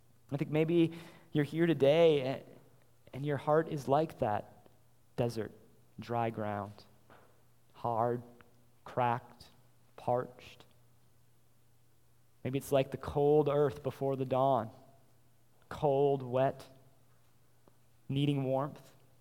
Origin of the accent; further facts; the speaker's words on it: Wisconsin, United States; So I grew up in the Coulee region of Wisconsin, the southwestern area of Wisconsin that's all filled with bluffs in the river valley there.